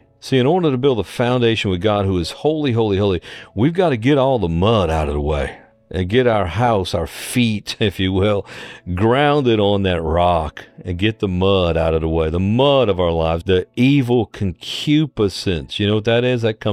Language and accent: English; New Orleans, Louisiana, United States; You know, I grew up in New Orleans, and the water table, all of the Louisiana people can understand this.